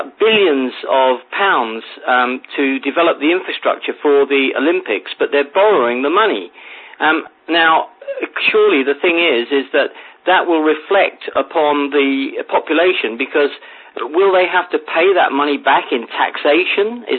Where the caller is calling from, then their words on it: England, United Kingdom; I'm calling from England.